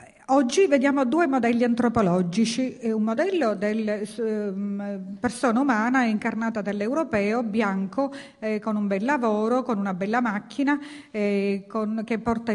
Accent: Trapani, Sicily, Italy; born there; Io sono nata a Trapani, è una città pure di frontiera, un avamposto come Mazzara, come Lampedusa, ed ero bambina, ci sono vissuta pochissimo

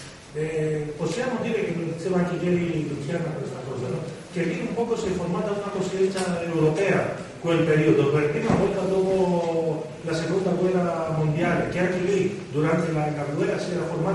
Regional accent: Greece; e lo dico io come greco, perché praticamente la prima battaglia di questa crisi che viviamo oggi ha cominciato nel mio paese

